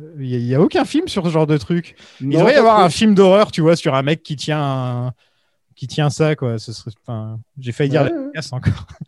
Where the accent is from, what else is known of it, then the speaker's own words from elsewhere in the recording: Marseille, Provence-Alpes-Côte d'Azur, France; Bah oui, ouais, je suis marseillais.